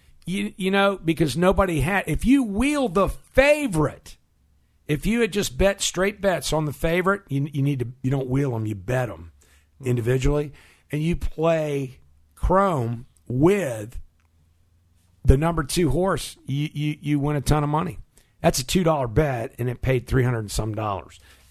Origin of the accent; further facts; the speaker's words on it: Arlington, Virginia, United States; We're both from Arlington, Virginia.